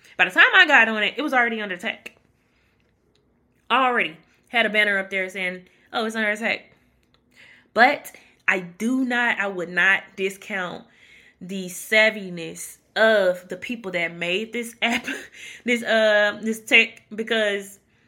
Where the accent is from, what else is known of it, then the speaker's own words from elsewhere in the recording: Mississippi, United States; Sorry. I'm from Mississippi. You're going to get some of them SCRs instead of STRs every now and then.